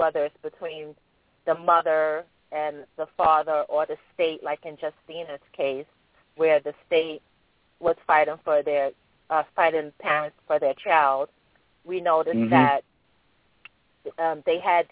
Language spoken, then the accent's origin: English; New York City, New York, United States; because I'm from New York, and I know a lot of the New York cases